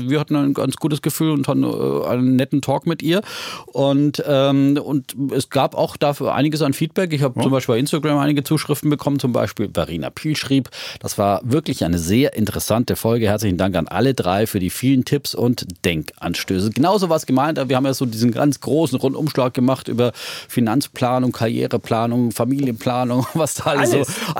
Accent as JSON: {"language": "German", "region": "Bavaria", "country": "Germany", "said": "wir Franken sagen uns halt beim Vornamen."}